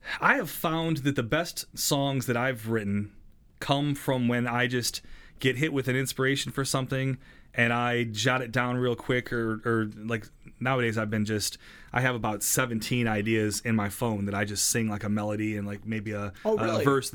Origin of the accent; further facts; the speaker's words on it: Trenton, New Jersey, United States; Yeah, it's a local bar, city I grew up in Trenton